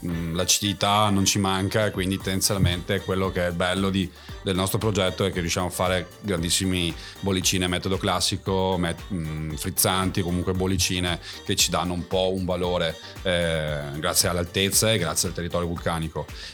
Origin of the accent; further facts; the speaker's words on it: Vicenza, Veneto, Italy; vengo da Vicenza